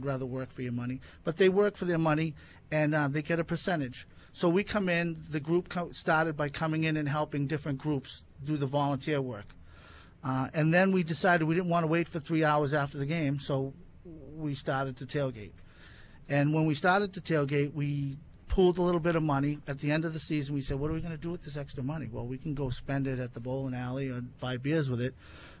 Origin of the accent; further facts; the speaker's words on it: Boston, Massachusetts, United States; I'm from South Boston, so we always do times.